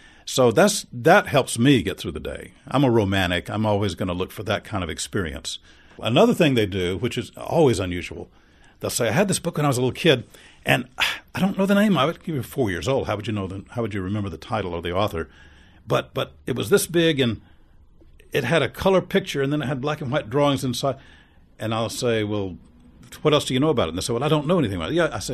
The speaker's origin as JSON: {"language": "English", "town": "Tuscaloosa", "region": "Alabama", "country": "United States", "tie": "born or raised there", "said": "my little asbestos shingle home that I was brought up in Tuscaloosa as a kid"}